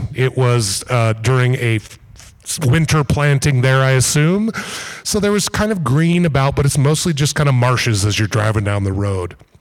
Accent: Montana, United States; excuse me, are you from Montana? And we were like, yeah.

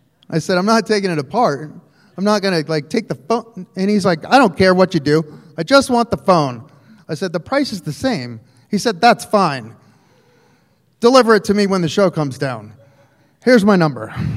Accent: Akron, Ohio, United States; now in Butte, United States; I'm from Akron, Ohio, originally, and so I love abandoned buildings and rusty shit, and so when I first came to Butte, I was like, oh, this feels a lot like home.

